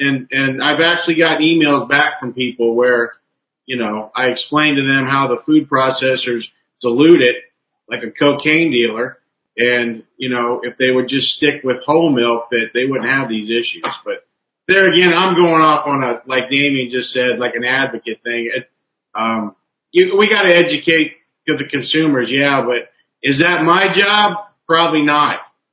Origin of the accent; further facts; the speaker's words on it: Florida, United States; I'm a dairy farmer, and, I'm from Florida.